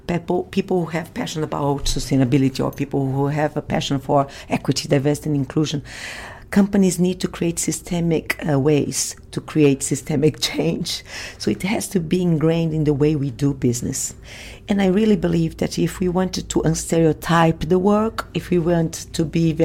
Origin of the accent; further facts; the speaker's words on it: Brazil; I'm from Brazil